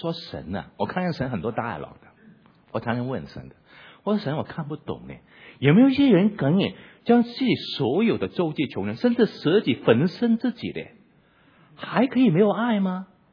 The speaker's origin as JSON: {"language": "Chinese", "country": "Hong Kong", "said": "我是香港来的，用了很多香港的例子。"}